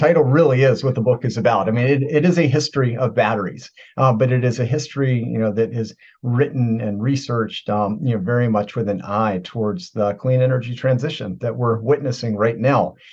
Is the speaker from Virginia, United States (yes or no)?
yes; Virginia, United States; I am from Virginia, original.